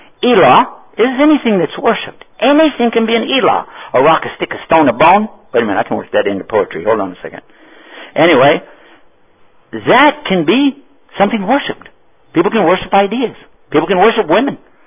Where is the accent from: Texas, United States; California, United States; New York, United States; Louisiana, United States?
Texas, United States; I'm from Texas, so I'm actually translating everything into English.